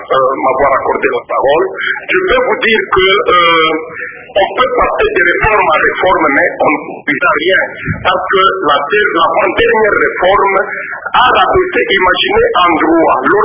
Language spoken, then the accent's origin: French; Kasaï-Oriental, DR Congo; chez nous, en Kassai Oriental.